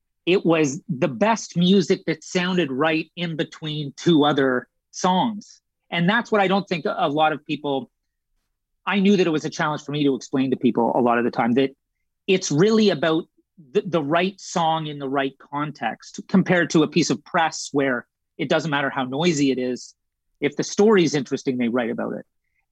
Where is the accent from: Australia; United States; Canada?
Canada; Whereas, say, in North America, I'm Canadian, so, you know, West Coast, East Coast, all those different time zones